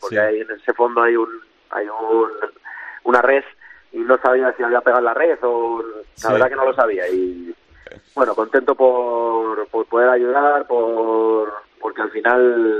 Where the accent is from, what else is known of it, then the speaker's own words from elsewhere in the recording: Guadalajara, Castilla-La Mancha, Spain; No, soy de Guadalajara.